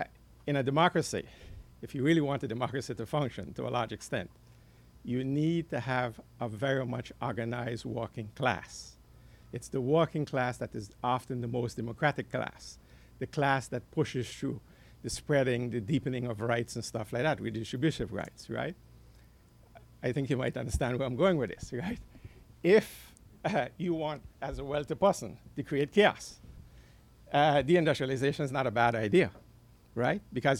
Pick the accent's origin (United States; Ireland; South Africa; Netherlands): Netherlands; Same thing happening in Europe where I grew up. I grew up in the Netherlands.